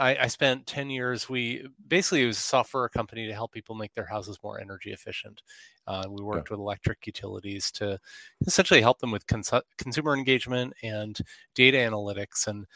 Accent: New Jersey, United States; born there; also born or lived in Houston / Pacific Northwest; I was born in New Jersey.

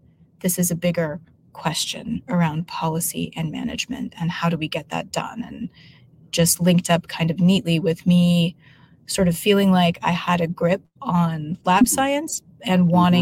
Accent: Denver, Colorado, United States; I briefly had a stint in a suburb of Denver, but born and raised in Denver.

